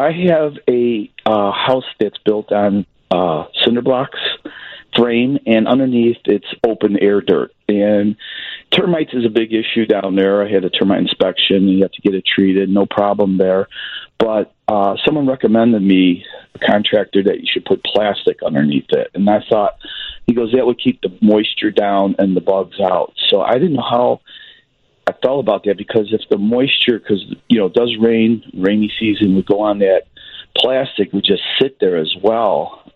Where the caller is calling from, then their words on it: Key West, Florida, United States; Key West, Florida.